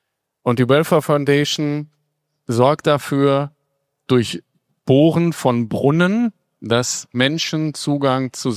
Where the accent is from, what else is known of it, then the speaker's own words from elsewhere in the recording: Dortmund, North Rhine-Westphalia, Germany; Ich komme aus Dortmund